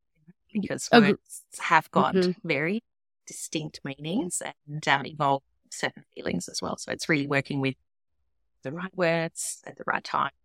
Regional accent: Germany; English is a second language; moved away as an adult; now in Australia; I am originally from Germany, so I'm at the halfway mark. I'm just beyond 40. So I've lived in Australia for 20 odd years and grew up my first 20 years in Germany, hence the accent I can't shake.

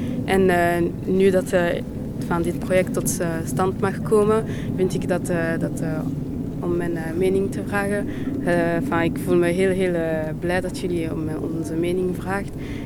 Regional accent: Brussels, Brussels-Capital Region, Belgium; also born or lived in Elsene; ik ben geboren eigenlijk in Elsene, maar dat is ook Brussel. En ik ben opgegroeid in Duizend Brussel en dat is nooit... dat is niet altijd eigenlijk het veiligste geweest over de jaren heen.

